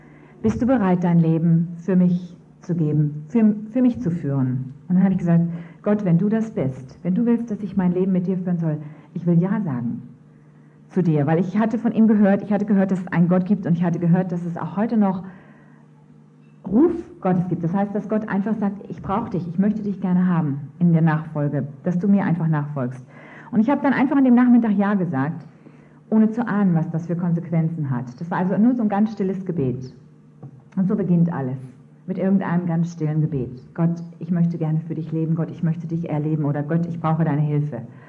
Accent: Hamburg, Germany; Ich bin aufgewachsen in Hamburg, habe ich schon gesagt

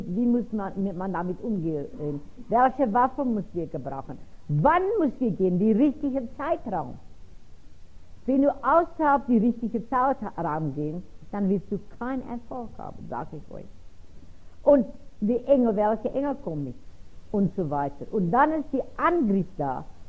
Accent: Pretoria, Gauteng, South Africa; German is a second language; ich komme aus der Stadt Pretoria in Südafrika. Und das war immer bekannt als die Apartheid-Stadt.

